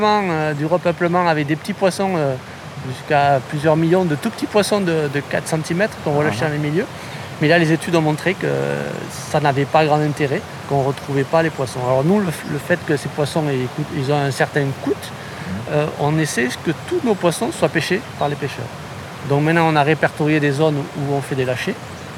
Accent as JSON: {"language": "French", "town": "Montpellier", "region": "Occitanie", "country": "France", "said": "Je suis de Montpellier."}